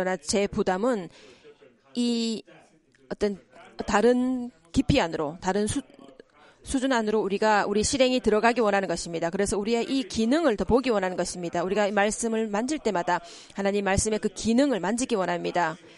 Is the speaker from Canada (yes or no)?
yes; Toronto, Ontario, Canada; 제가 토론토에서 왔습니다.